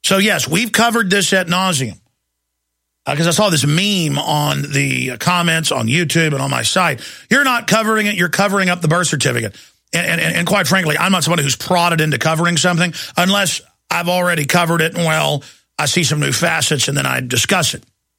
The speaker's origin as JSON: {"language": "English", "country": "United States", "said": "I'm an American. I'm as American as you can get. So Americana, my pedigree is ridiculous. And I won't even get into it here. You don't get more USA, more America than"}